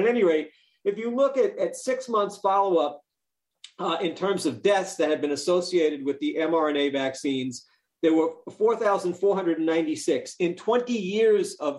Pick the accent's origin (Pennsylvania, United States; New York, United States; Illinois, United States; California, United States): New York, United States; The Kyrie Irving situation with the Nets, I grew up in New York, is particularly ironic, Joseph